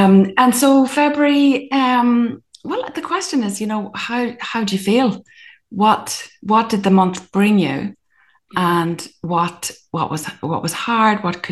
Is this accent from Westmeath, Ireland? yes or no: no; County Donegal, Ireland; now in France; I'm from Donegal, and I live in France at the moment. And I'm like menopausal mom of three